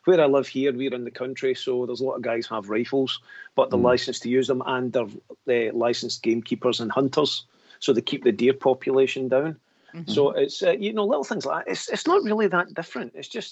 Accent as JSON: {"language": "English", "region": "Scotland", "country": "United Kingdom", "said": "I've had my money refused. I've had Scottish notes refused down in England."}